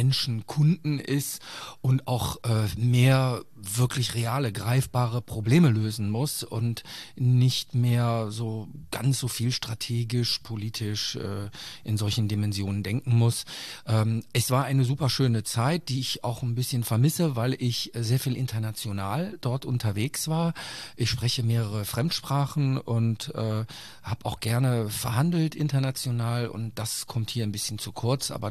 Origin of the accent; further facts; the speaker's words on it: Bonn, North Rhine-Westphalia, Germany; also born or lived in Montreal; now in Braunschweig, Germany; Und Bonn ist meine Heimatstadt.